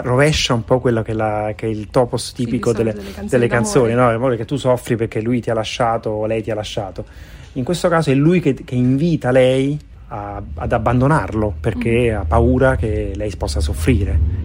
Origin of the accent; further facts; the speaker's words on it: Naples, Campania, Italy; Io sono napoletano.